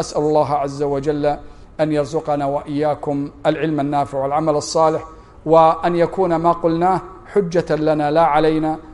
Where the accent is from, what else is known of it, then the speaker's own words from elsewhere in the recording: Kuwait; يوجد عندنا في الكويت من عوائل الأنصار ويلقبون بالأنصاري